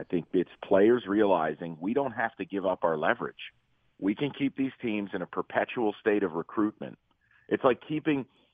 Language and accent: English; New York, United States; Everyone thinks because I'm from New York State that I like the Knicks.